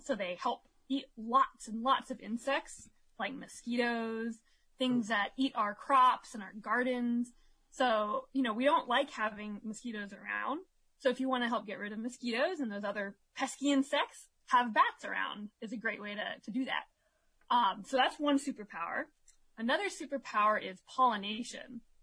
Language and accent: English; Ohio, United States; And that's when I decided for my project to build bat houses and put them up in a local park where I grew up in Ohio.